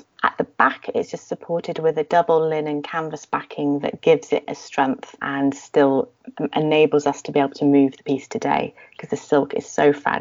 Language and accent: English; Bristol, South West England, United Kingdom; From growing up in Bristol, I know that Summer Progress in 1535 was to the West Country.